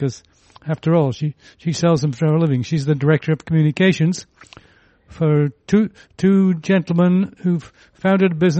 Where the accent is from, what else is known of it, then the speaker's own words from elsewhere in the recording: Huddersfield, Yorkshire and the Humber, United Kingdom; I was hitchhiking from Cambridge, where I was at university at the time, to my hometown of Huddersfield, because it was my sister was getting married.